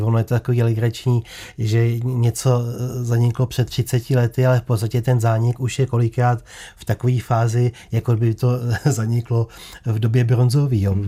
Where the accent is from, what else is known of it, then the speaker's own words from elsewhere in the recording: Kladno, Central Bohemian Region, Czechia; Já jsem z Kladna, ale moje babička z tátovy strany, maminka jeho, byla sudetská Němka od Rumburka.